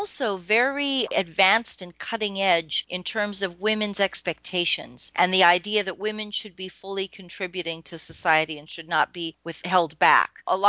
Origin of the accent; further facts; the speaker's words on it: Oklahoma, United States; born there; Born in Oklahoma, though I don't remember it. I've been to Oklahoma. They've told me I was born there.